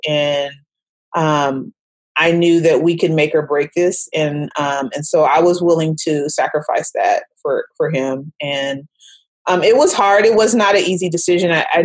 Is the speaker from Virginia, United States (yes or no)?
no; California, United States; I'm not from Washington, although that's where we met. I'm from California.